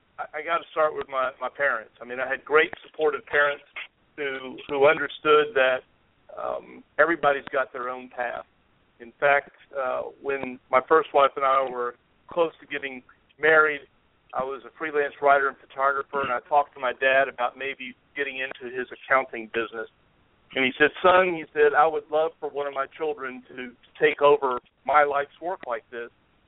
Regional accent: Houston, Texas, United States; also born or lived in San Antonio; I was born in San Antonio because I was preemie. But as soon as I got out of the hospital, we were in Houston, and that was 1956. I lived in the same house all my life

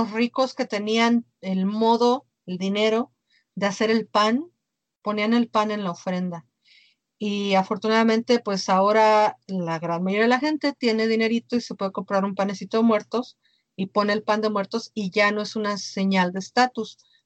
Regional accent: Mexico City, Mexico; como yo soy de la Ciudad de México, no estaba yo muy empapada de todas estas cosas tan tradicionales y tan de los pueblos chicos

